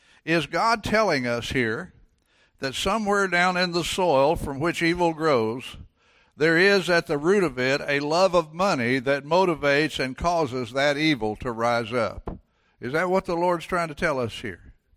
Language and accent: English; Missouri, United States; now in Texas, United States; I was born and raised in Missouri. And I used to say that Missouri is a good place to be from, with the emphasis on being from, away from there. And I got to Texas just as soon as I could